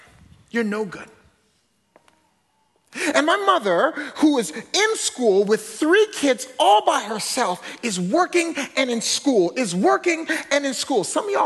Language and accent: English; Alabama, United States; also born or lived in Canada; I was born in Canada. I call myself a Canadabamian, right? I was born in Canada. We moved to Alabama. And so I'm all confused about where I'm from.